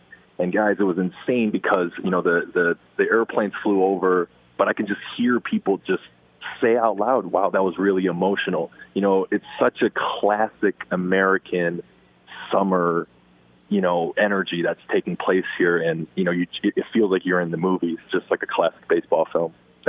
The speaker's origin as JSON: {"language": "English", "country": "Japan", "tie": "born or raised there", "said": "as you know, I was born and raised in Japan, and I played baseball back in Japan."}